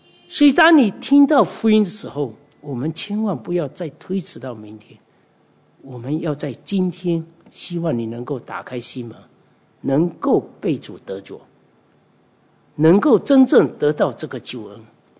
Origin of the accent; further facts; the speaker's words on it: China; 因为我们中国人大部分都是拜什么，拜偶像，甚至拜祖宗的这些东西